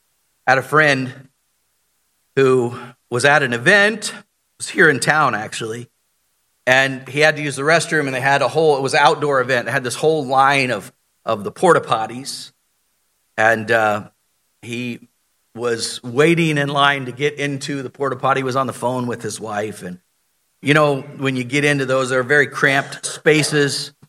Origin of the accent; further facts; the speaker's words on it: Florida, United States; I was born and raised in Florida, so swimming like this out to that buoy, that's nothing.